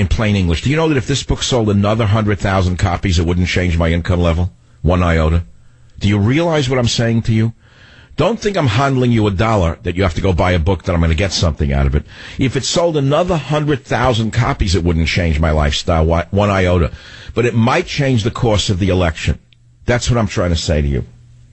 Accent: New York, United States; We people from New York are like Mayans. We all have different accents, like from different regions.

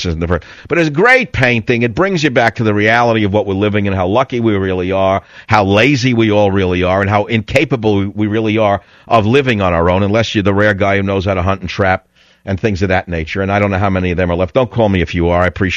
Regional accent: New York, United States; now in San Francisco, United States; This is the type of guys I grew up with in New York, much more civilized.

